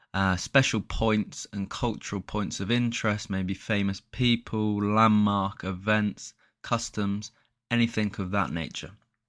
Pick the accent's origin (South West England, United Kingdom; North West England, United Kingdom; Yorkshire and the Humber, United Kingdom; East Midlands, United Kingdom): Yorkshire and the Humber, United Kingdom; Halifax; born there; So that was where I was born. So I was born in Halifax. Didn't live there long, mind you